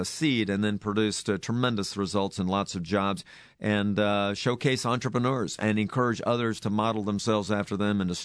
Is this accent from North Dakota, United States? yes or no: no; Virginia, United States; Listen, as you know, I grew up here in Fairfax County.